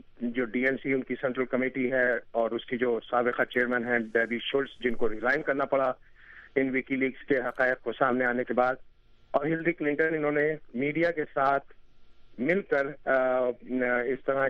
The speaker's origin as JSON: {"language": "Urdu", "region": "New York", "country": "United States", "said": "اس convention کے لیے میں فلاڈیلفیا آیا ہوا ہوں, ورنہ تو میں نیو یارک سے ہوں."}